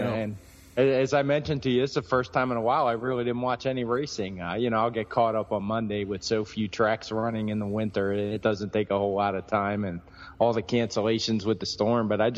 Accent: Baltimore, Maryland, United States; Nothing against Pimlico, which was my hometown track, but it was just so much cleaner, nicer.

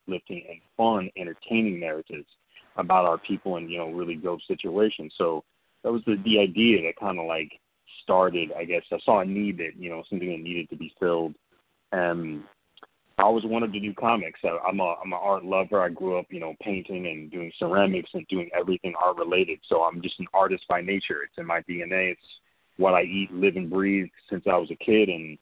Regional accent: Grand Rapids, Michigan, United States; growing up in Grand Rapids, Michigan, I saw very, very little to no representation

